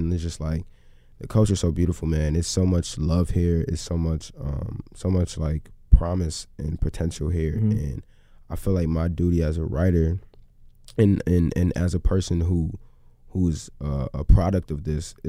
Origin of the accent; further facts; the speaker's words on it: Evanston, Illinois, United States; born there; because I was born in Evanston, so I know Evanston a little better than most people would.